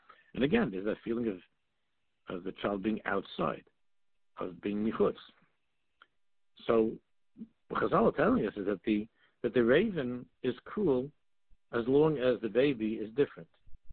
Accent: Israel; I'm from Eretz Yisrael, and this person's from Canada.

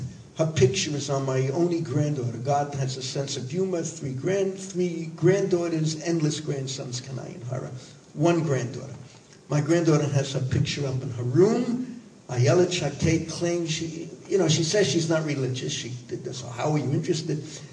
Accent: New York City, New York, United States; I grew up in the Bronx, a Jewish kid, went to yeshiva, army.

